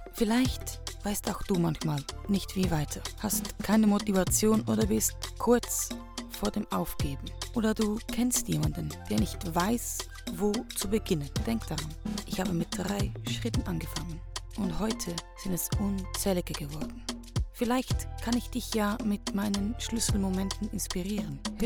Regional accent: Switzerland; Apero ist bei uns in der Schweiz die Zeit zum Snacken.

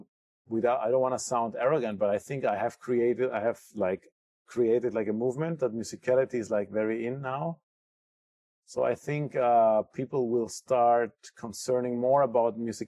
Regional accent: Ecuador; also born or lived in Germany; I was born in Germany, but I grew up in Ecuador

